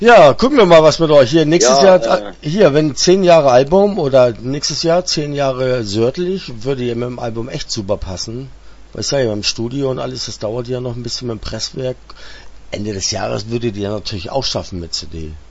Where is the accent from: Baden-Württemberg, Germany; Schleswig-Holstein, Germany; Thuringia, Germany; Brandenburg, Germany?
Schleswig-Holstein, Germany; Ich komme ja aus dem Kreis oder aus Amtsbezirk Südtender, heißt das ja hier bei uns, oder Südtondern